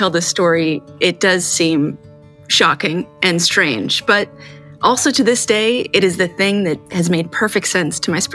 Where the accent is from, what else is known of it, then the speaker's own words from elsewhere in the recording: Iowa, United States; I was working as a drug and alcohol counselor in Iowa, which is my home state.